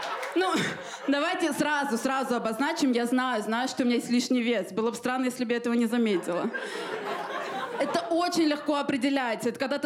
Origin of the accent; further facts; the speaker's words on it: Armenia; я армянка. Я раньше работала в школе учителем русского языка.